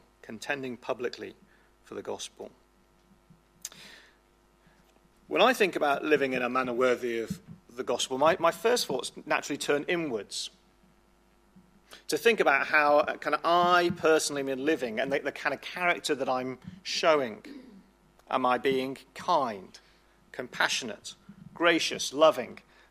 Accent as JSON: {"language": "English", "country": "United Kingdom", "said": "We become citizens of heaven. Not that we stop being British, but that we gain this dual nationality, if you like."}